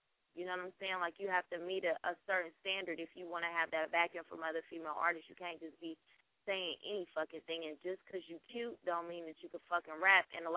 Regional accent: Oakland, California, United States; Okay, well, I'm from the West Coast. I'm from Oakland, California. That's Northern California. That we call it the Bay Area.

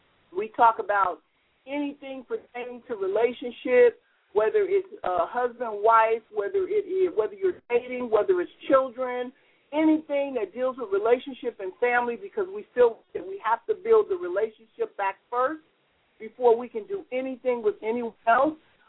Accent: Cincinnati, Ohio, United States; I am out of Cincinnati, Ohio.

